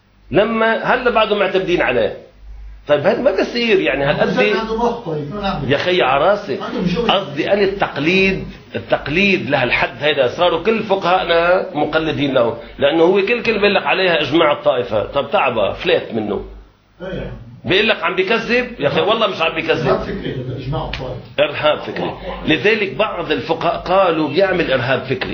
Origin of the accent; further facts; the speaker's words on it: Lebanon; أنا ما بنوهل شيخ، أنا لبناني ما بنوهل